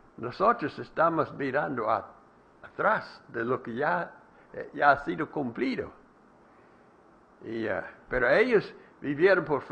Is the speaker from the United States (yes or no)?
yes; Alabama, United States; also born or lived in Texas; Yo nací, crecí en Alabama, luego fui a Texas